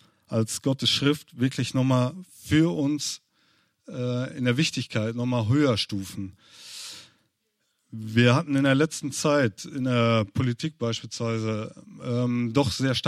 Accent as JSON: {"language": "German", "town": "Münster", "region": "North Rhine-Westphalia", "country": "Germany", "said": "Ich komme aus Münster."}